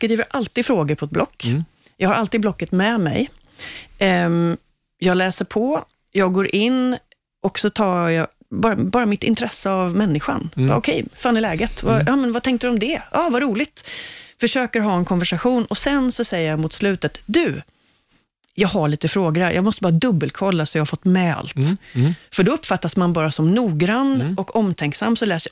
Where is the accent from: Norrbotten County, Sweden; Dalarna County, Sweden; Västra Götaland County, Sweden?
Västra Götaland County, Sweden; Gothenburg; Jag är från Göteborg.